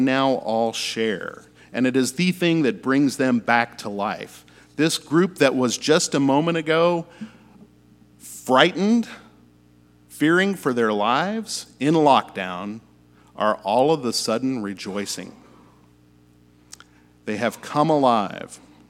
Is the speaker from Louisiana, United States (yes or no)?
no; Arkansas, United States; moved away as an adult; now in California, United States; I came to California from Arkansas 30 years ago because I was following … up the East Coast.